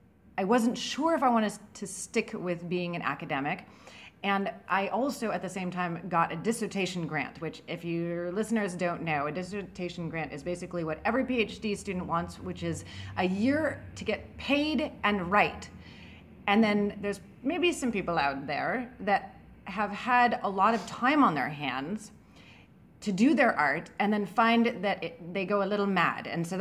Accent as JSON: {"language": "English", "town": "San Francisco", "region": "California", "country": "United States", "also_born_or_lived": "New Orleans, United States", "said": "I'm from San Francisco. I graduated from UC Santa Cruz, and my best friend was moving to New Orleans"}